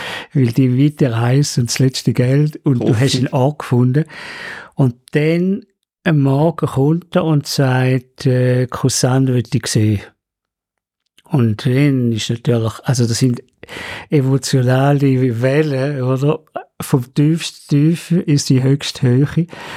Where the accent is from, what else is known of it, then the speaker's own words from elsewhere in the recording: Switzerland; ich komme aus der Schweiz.